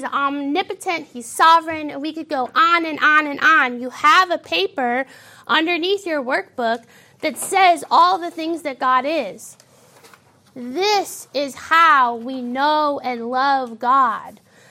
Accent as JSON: {"language": "English", "town": "St. Louis", "region": "Missouri", "country": "United States", "moved": "yes", "said": "So I'm from St. Louis. And when I lived in St. Louis, the last house I lived in, Andrew and I built it."}